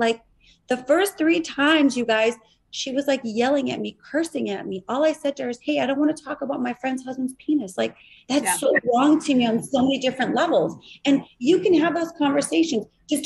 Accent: Chicago, Illinois, United States; I'm from Chicago. I'm good for it, but.

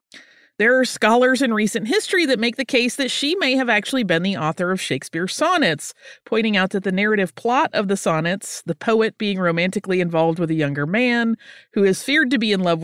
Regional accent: Gulf Coast, United States; I grew up on the Gulf Coast, so I understand that question of why do people live there?

